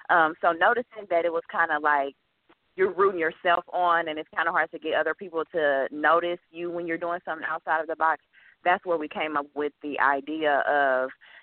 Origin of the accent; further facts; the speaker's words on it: Kansas City, Missouri, United States; I'm from Kansas City, Missouri. Well, I was born in Kansas City, Kansas, but I do represent Kansas City, Missouri.